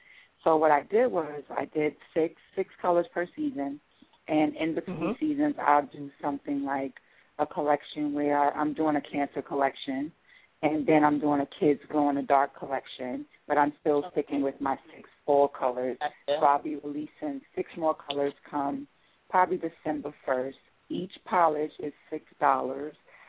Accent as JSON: {"language": "English", "town": "New York City", "region": "New York", "country": "United States", "tie": "born or raised there", "said": "I was born and raised in New York City."}